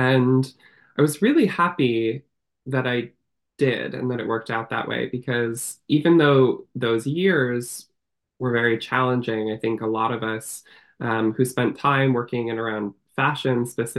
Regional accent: Michigan, United States; I grew up in Michigan, and I spent a lot of time in the outdoors.

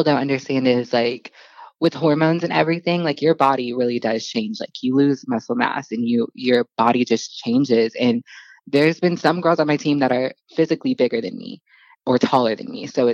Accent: San Diego, California, United States; now in Myrtle Beach, United States; I'm from San Diego, but currently live in Myrtle Beach.

